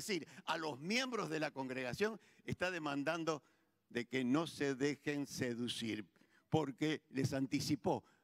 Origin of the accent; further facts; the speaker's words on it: Argentina; nosotros como cristianos y como argentinos